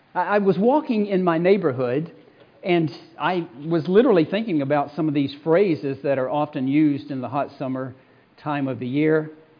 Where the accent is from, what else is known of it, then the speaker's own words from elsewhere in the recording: Georgia, United States; Growing up in South Georgia, it's good to see Jim and Pam here from Tennessee